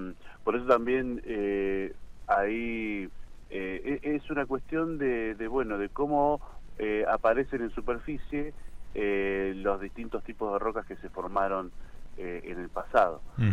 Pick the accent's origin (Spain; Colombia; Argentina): Argentina; Chos Malal, Neuquén; los que somos de Chosmalal, sabemos que por ahí salís a caminar al campo